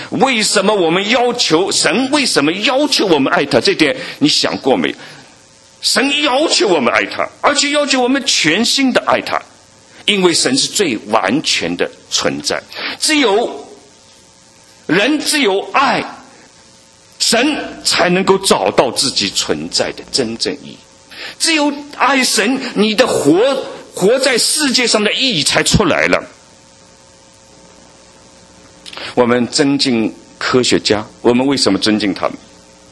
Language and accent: Chinese; China; now in United States; 我们都是中国的，是吧？